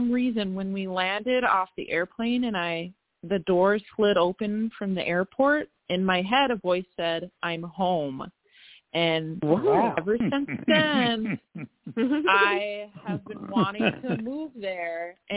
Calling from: Minnesota, United States; Hi, this is … I'm calling from Minnesota.

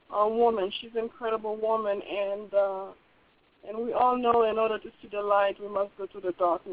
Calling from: Florida, United States; I am in Florida.

